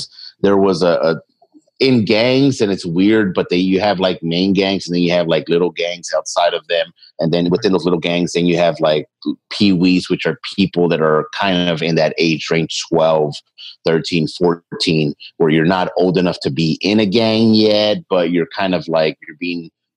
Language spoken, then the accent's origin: English; Los Angeles, California, United States; That, where are you from? That was how it was asked in South LA where I was growing up.